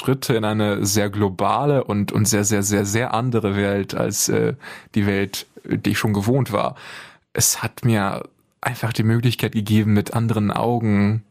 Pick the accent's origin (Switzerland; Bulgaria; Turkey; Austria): Bulgaria; Maurat; Und mein Heimatdorf Maurat befindet sich in der Donautiefebene in Bulgarien. Und dort habe ich gemeinsam mit meinen väterlichen Großeltern, wie du sagst, die ersten 7 Jahre meines Lebens verbracht.